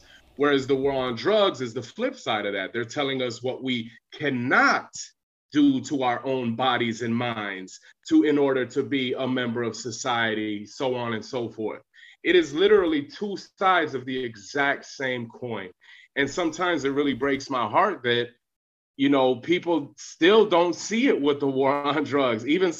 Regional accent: Chicago, Illinois, United States; violence in places like my hometown, Chicago

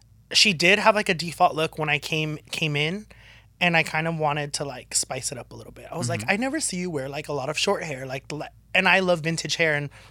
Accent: California, United States; And those are women that we know growing up in SoCal.

